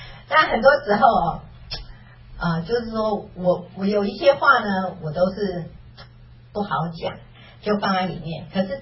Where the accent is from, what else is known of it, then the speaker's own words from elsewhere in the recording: Taiwan; 娘家又在台湾，我去哪里诉苦呢？